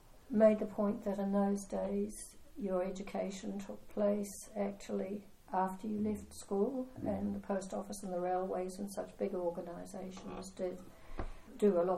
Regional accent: Wellington, New Zealand; I grew up in Karori, Wellington, yes. And my father worked for the post office, and he was never transferred, as it happened, so I always lived in Karori.

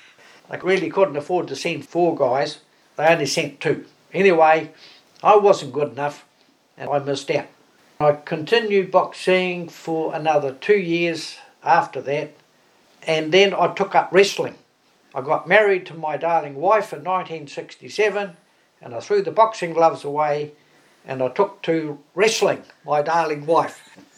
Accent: Te Kura, Hawke's Bay, New Zealand; also born or lived in Waipawa; now in Taradale, New Zealand; We lived in a little settlement called Te Kura, which was just out of Otani.

